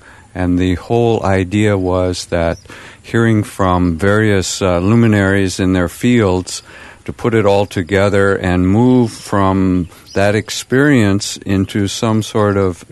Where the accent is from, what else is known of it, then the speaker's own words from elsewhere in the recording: California, United States; also born or lived in Oroville; I'm from California, but lived in Oroville for a long time, and consider Oroville my home